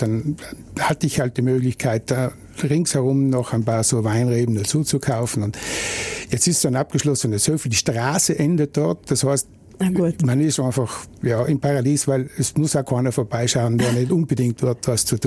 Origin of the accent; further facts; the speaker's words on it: Bruneck, Trentino-Alto Adige, Italy; Also ich bin ja ein alteingesessener Brunecker, gebürtiger Brunecker.